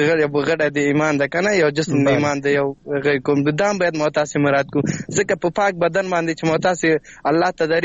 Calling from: Laghman, Afghanistan; اړیکه مې له لغمان څخه نیولې ده.

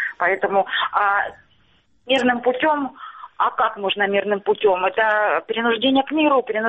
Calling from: Starobilsk, Luhansk Oblast, Ukraine; Добрый вечер, это Луганщина, Старобельск.

